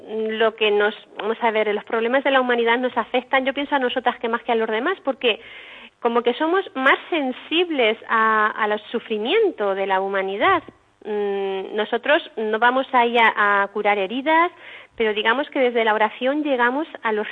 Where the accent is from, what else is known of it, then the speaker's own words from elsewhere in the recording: Socuéllamos, Castilla-La Mancha, Spain; yo soy de Socuéllamos